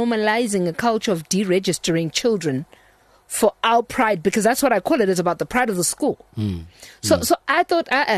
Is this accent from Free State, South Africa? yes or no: no; Eastern Cape, South Africa; I'm from the Eastern Cape. But I went to a school in the Eastern Cape.